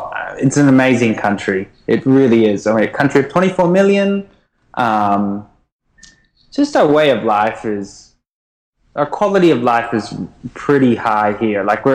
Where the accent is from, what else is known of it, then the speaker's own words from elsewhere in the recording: Queensland, Australia; now in Melbourne, Australia; So basically, if you want to come to the Great Barrier Reef, you come through my hometown.